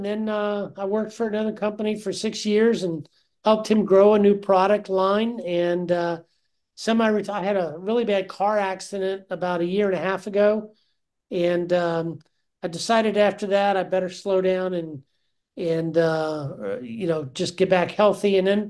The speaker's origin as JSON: {"language": "English", "region": "Virginia", "country": "United States", "tie": "born or raised there", "said": "I grew up in Northern Virginia on a small farm with a large family. I have 9 brothers and sisters, and we're all still around and still close and having a good time."}